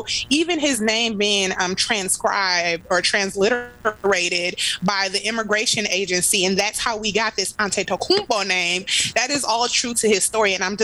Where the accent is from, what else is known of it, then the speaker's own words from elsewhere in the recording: Nigeria; aside from being Nigerian, aside from being undocumented immigrants. One of his parents is Igbo. One of his parents is Yoruba, which are tribes in Nigeria. That is my background as well.